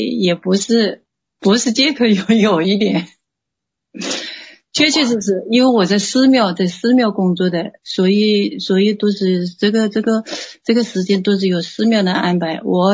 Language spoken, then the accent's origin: Chinese; Hunan, China; 我是湖南的。